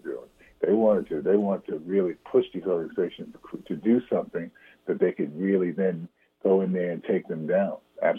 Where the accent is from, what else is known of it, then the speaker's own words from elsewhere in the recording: Harlem, New York, United States; I, even as a young African-American boy growing up in Harlem, I thought the FBI was fantastic.